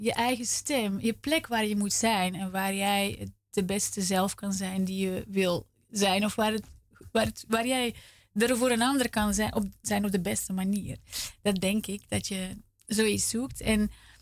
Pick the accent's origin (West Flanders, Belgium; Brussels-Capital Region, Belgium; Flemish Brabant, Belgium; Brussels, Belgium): Flemish Brabant, Belgium; Leuven; now in Zwolle, Netherlands; Dus ik kwam hier en het was in Zwolle.